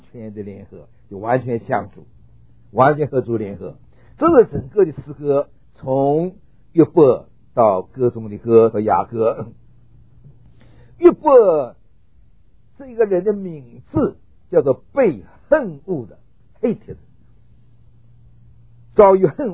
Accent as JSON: {"language": "Chinese", "region": "Northeast China", "country": "China", "tie": "born or raised there", "said": "我想我小的时候在东北读过小学，那时候讲的山东话跟山东人一模一样的，到后来忘记了啊"}